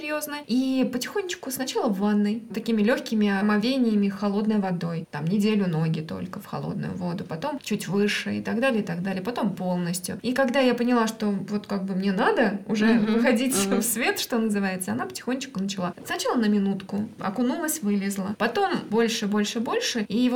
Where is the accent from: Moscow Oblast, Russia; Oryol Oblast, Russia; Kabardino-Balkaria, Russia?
Oryol Oblast, Russia; я сама уроженка Ливенского района